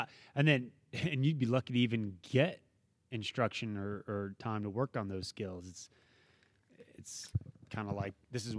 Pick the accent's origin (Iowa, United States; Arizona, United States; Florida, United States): Florida, United States; St. Augustine; I'm from St. Augustine, Florida, originally. I grew up there, beachside, playing sports my whole life.